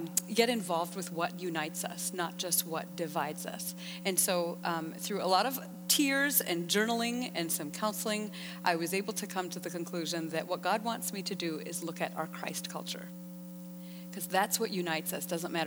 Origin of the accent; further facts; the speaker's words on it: Canada; also born or lived in India; now in United States; Because I was born in India. I grew up in Canada from the age of 5, and then I met and married my husband and live in the U.S.